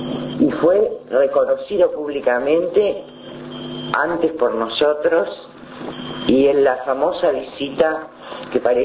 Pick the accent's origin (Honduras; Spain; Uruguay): Uruguay; como uruguayos y uruguayas